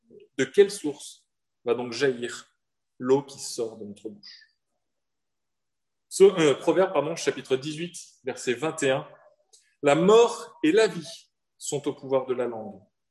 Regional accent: south of France, France; Et je viens du sud de la France.

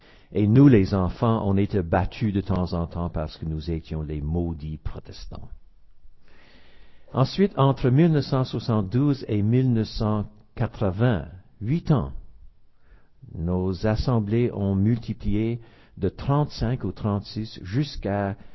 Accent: Quebec, Canada; J'ai été élevé au Québec.

